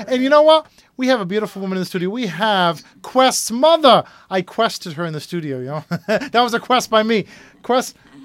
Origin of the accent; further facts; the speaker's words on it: South Kingstown, Rhode Island, United States; now in Atlanta, United States; So give a shout out to South Kingstown, Rhode Island, my home state, of course.